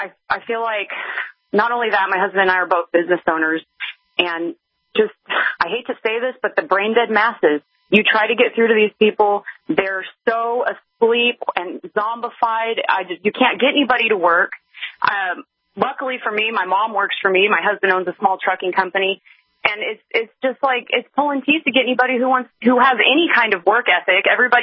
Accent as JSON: {"language": "English", "region": "California", "country": "United States", "tie": "born or raised there", "moved": "as an adult", "lives_now": "Texas, United States", "said": "I'm 31, live in Texas. My grandpa was from Wise County. I was born and raised in California."}